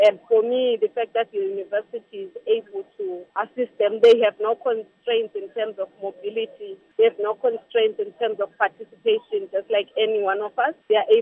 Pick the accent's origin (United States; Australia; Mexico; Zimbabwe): Zimbabwe; Bulawayo; born or raised there; now in Victoria Falls, Zimbabwe